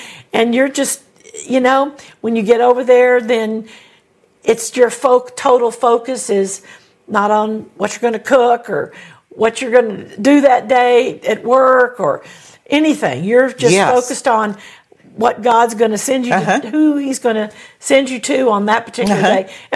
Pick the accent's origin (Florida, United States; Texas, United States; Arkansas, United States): Texas, United States; hey, I'm from Texas.